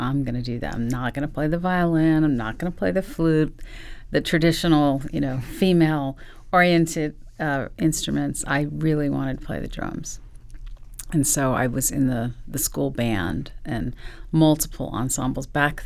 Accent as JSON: {"language": "English", "town": "El Paso", "region": "Texas", "country": "United States", "tie": "born or raised there", "also_born_or_lived": "California", "said": "I was born in California, but was raised in El Paso, Texas, right on the border of Texas and Mexico and New Mexico. And my family is from northern Mexico."}